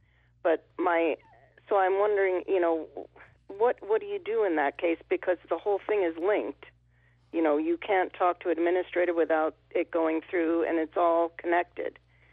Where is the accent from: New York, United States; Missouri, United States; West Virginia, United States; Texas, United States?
New York, United States; Manhattan; I mean, I grew up in Manhattan.